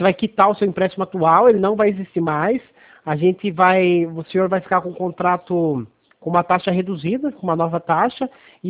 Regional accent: São Paulo, Brazil; a gente é do estado de São Paulo, só que hoje a gente tá dando uma força pro pessoal aí de Rondônia.

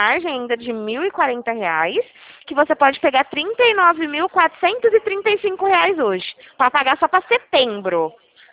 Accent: Presidente Prudente, São Paulo, Brazil; sou de Prudente.

